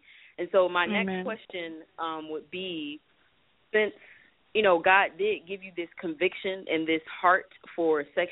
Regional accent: Michigan, United States; now in Texas, United States; You know, we're both from Michigan, so we're familiar with it.

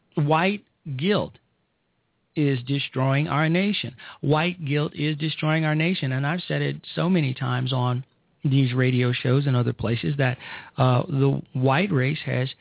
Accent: Chicago, Illinois, United States; I am from Chicago. I'm from the south side of Chicago.

